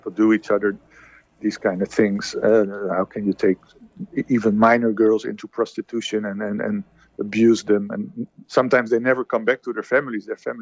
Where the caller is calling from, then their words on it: Rotterdam, South Holland, Netherlands; Here I am from Rotterdam.